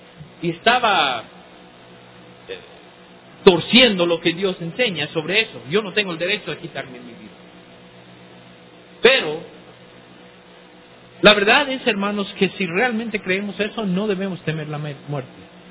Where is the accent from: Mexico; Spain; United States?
United States; especialmente en mi país, en los Estados Unidos